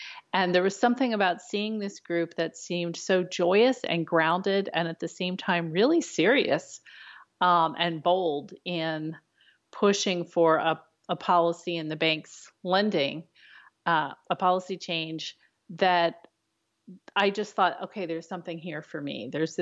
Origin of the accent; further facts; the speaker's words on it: United States; That as an American, I had a special obligation, and especially as an Irish American whose ancestors fled famine